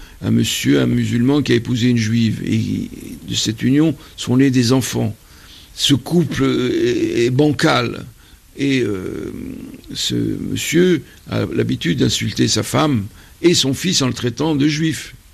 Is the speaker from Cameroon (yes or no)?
no; Tunisia; born there; moi je viens de Tunisie, c'est un pays, comme vous le savez, auquel je suis très attaché, où je suis né, auquel je dois beaucoup.